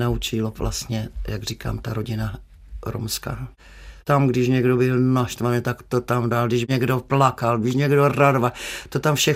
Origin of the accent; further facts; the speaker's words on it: Vysočina Region, Czechia; Já třeba dělám i workshopy ještě pořád u nás na Vysočině, kde lidé přijedou a já ještě i vařím.